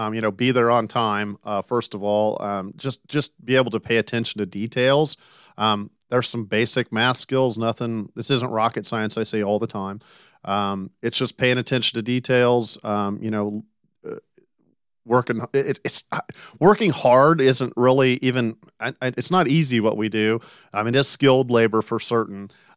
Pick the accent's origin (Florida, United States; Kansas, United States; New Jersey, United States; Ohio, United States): Kansas, United States; Salina; I grew up in Salina, Kansas.